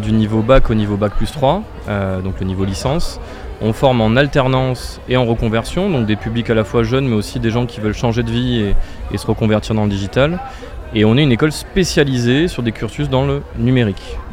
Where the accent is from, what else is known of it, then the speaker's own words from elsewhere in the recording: Bergerac, Nouvelle-Aquitaine, France; born there; je suis né à Bergerac. J'étais parti pour mes études et j'ai travaillé à l'étranger quelques années. Et je suis revenu ici